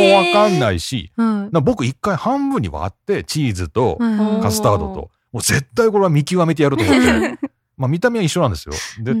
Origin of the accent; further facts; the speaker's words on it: Nagoya, Aichi, Japan; born there; 僕も、まあ、名古屋の生まれではあるんですけど、